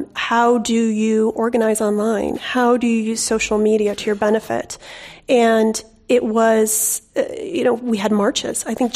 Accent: United States; I have two choices as an American. I can leave the country, or I can stay and fight.

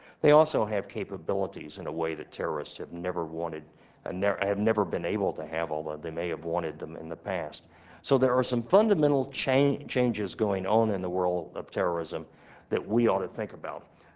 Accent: Texas, United States; which I guess as a Texan I take responsibility for

